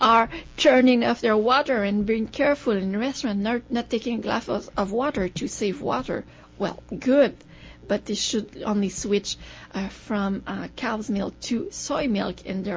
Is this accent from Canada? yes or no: yes; Canada; But in Canada, we don't do that. We're really, really proud. We're Canadian.